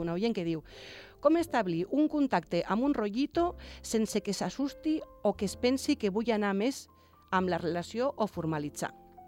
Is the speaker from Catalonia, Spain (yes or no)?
yes; Reus, Catalonia, Spain; now in Formentera, Spain; jo vinc de Reus, no? Que jo soc de Reus